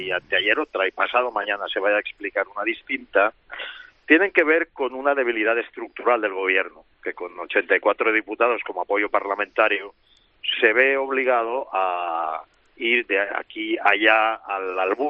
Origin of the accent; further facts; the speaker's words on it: Catalonia, Spain; Yo como catalán